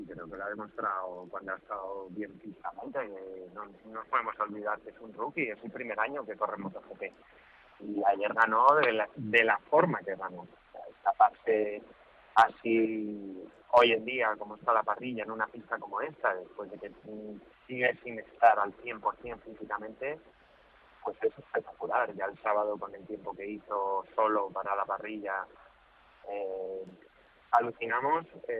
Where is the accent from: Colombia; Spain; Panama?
Spain; Madrid, Community of Madrid; Los dos somos de Madrid